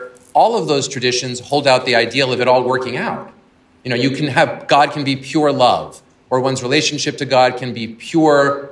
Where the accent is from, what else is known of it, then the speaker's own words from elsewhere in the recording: Boston, Massachusetts, United States; I mean, maybe partly because I'm from Boston, where we take our sports really seriously.